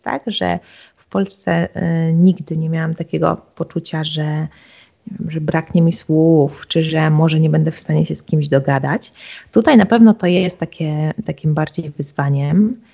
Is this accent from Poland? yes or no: yes; Lublin, Lublin Voivodeship, Poland; now in Australia; To jest moja rodzina, moje dzieciństwo, moje właśnie Lublin, studia, ale z drugiej strony ogromna część mojego życia to już jest Australia.